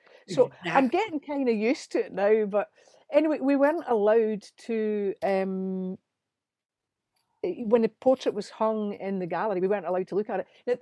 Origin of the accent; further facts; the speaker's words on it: Scotland, United Kingdom; I'm an older woman, I'm a lesbian, I'm Scottish, so, you know, I'm a singer.